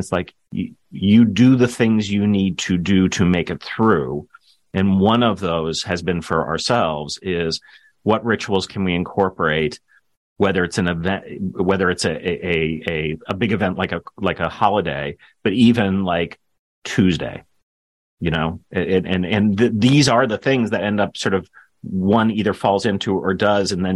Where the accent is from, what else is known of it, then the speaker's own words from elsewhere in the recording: United States; But it's hard as an American living where I do to then realize, oh, maybe that would be good for us as well.